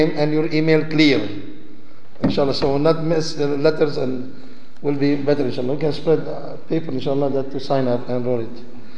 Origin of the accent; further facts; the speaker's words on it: Lebanon; from one class to another class in the Al-Kulliya Al-Islamiyya that we have in Tripoli, Lebanon. I'm from Lebanon.